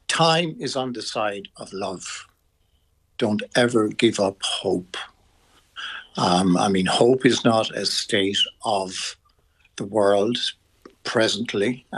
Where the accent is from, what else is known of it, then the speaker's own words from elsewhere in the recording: Ireland; moved away as an adult; now in United Kingdom; it's an honour that being Irish, because being Irish wasn't always easy here. And particularly when I came here about 30 years ago